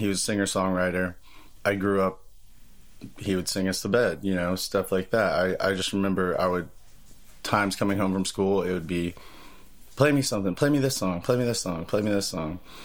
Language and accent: English; Senecaville, Ohio, United States; also born or lived in Columbus; so I was born in Columbus when I was very young. I think I was 7. My dad moved us from Columbus to Senecaville, Ohio, which is a little town of like 200 people, middle of nowhere.